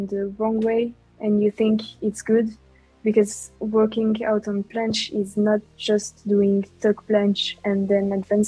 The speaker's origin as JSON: {"language": "English", "region": "Romandy", "country": "Switzerland", "second_language": "English", "said": "I'm from Switzerland, from the French part, and I'm 19 years old."}